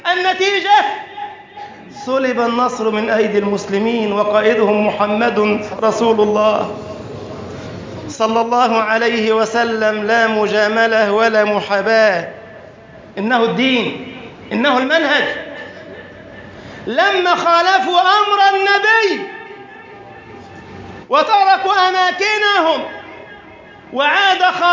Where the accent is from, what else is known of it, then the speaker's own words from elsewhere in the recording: Egypt; إذا نظرنا إلى سفينة بلدنا مصر وهي تتأرجح في هذه الآونة